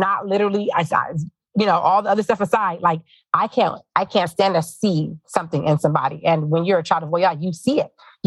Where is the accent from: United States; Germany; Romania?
United States; Inglewood, California; you know, I'm from Inglewood.